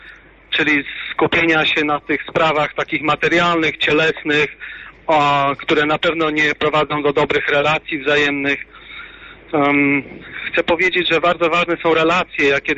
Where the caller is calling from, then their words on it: Gdańsk, Pomeranian Voivodeship, Poland; U nas w Gdańsku, bo dzwonię z Gdańska